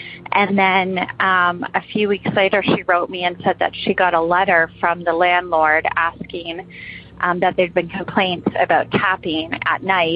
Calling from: Toronto, Ontario, Canada; Hello, I'm calling from Toronto.

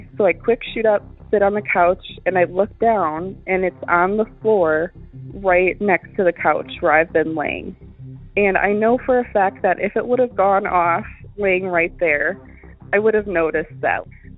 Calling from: Wisconsin, United States; Hey, Derek. … I'm calling from Wisconsin.

